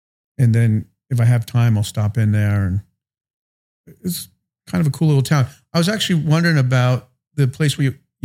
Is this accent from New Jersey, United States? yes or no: yes; Pompton Lakes, New Jersey, United States; That was like, it was a fun little town. I grew up in Pompton Lakes